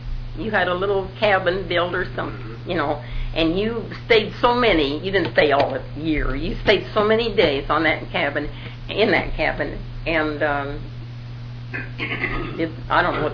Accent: Enterprise, Oregon, United States; born there; I was born in Enterprise, Oregon, at the hospital, I think, in December 17th, 1918.

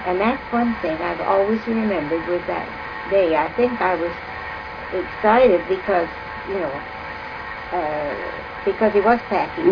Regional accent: Cove, Oregon, United States; I was born in Cove. And my folks farmed over there and had a farm.

